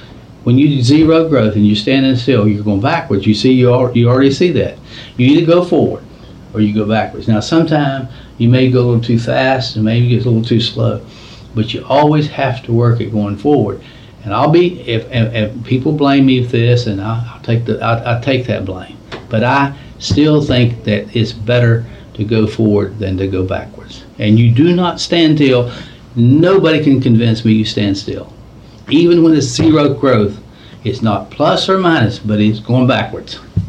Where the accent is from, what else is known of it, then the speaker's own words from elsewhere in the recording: West Virginia, United States; I grew up in West Virginia and I saw my community go from 120,000 down to 49,000 people.